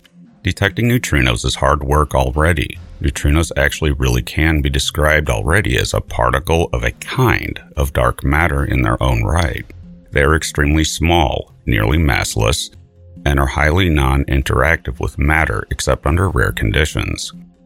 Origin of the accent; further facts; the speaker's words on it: St. Louis, Missouri, United States; Bhupal Dev and colleagues at Washington University in St. Louis, my hometown